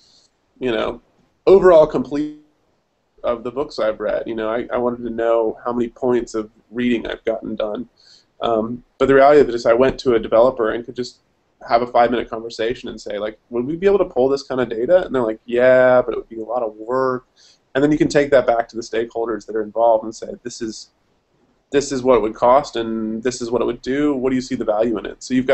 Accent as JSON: {"language": "English", "country": "United States", "said": "I'm an American, but spelled the Australian way."}